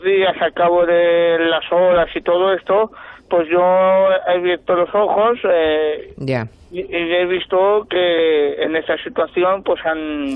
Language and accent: Spanish; Catalonia, Spain; Yo me considero catalán, mi corazón es independentista.